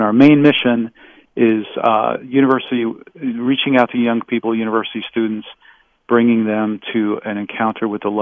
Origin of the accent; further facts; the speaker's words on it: Michigan, United States; So I'm from Michigan, and I went to a school in Michigan for college